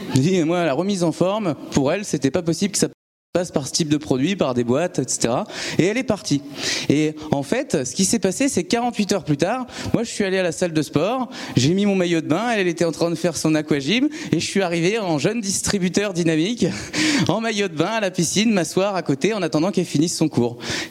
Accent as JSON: {"language": "French", "town": "Trappes", "region": "Île-de-France", "country": "France", "tie": "born there", "said": "dans les Les Yvelines, je suis né à Trappes"}